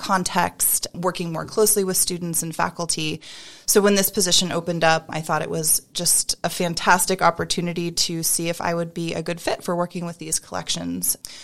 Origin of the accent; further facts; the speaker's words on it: New England, United States; I grew up in New England and spent a lot of summers in Maine and had regularly visited the museum growing up.